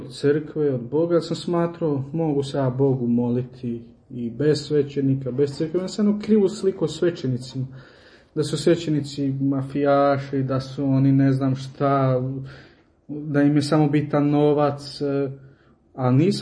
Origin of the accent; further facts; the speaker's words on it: Đakovo, Osijek-Baranja County, Croatia; kako si rekao, inače Slavonac, dolazim iz Osijeka, rođen u Osijeku, odgajan u Đakovu, kršten i krizman u Đakovu. Volim reći za sebe da sam Đakovčanin, ali evo, Osijek i Đakovo su mi jednako dva najdraža grada